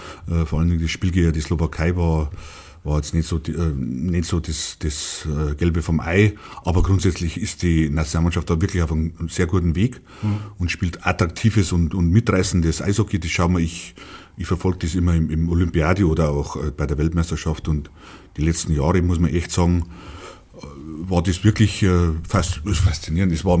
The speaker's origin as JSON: {"language": "German", "town": "Rosenheim", "region": "Bavaria", "country": "Germany", "tie": "born or raised there", "said": "ich bin ja echter gebürtiger Rosenheimer und habe alle Mannschaften eben durchlaufen im Nachwuchs."}